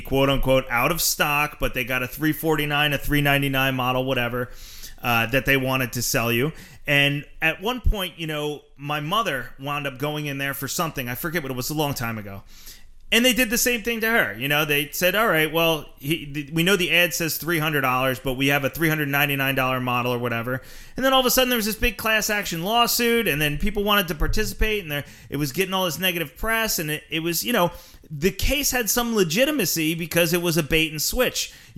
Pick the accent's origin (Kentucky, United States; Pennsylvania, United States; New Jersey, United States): New Jersey, United States; This is like where I grew up in New Jersey.